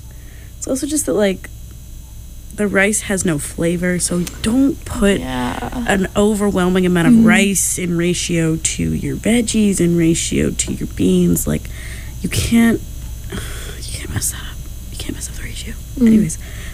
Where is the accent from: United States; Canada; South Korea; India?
Canada; I am Canadian.